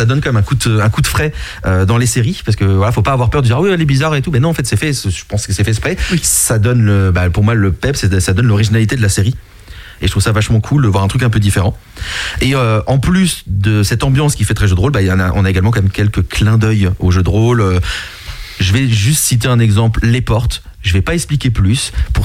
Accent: France; chez nous, pas du tout, parce que bah, nous sommes français

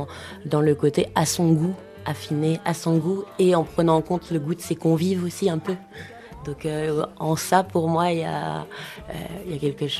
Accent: Brun-sur-Othion, France; J'ai toujours vécu qu'ici. Je suis née à Brun-sur-Othion.

